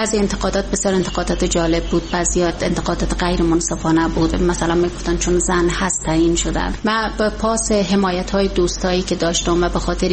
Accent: Afghanistan; به عنوان یک افغان

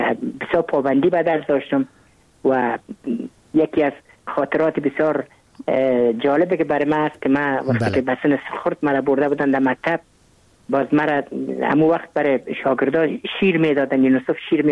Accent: Kabul, Afghanistan; من متولد کابل هستم، در نایه اول کابل تولد شدیم.

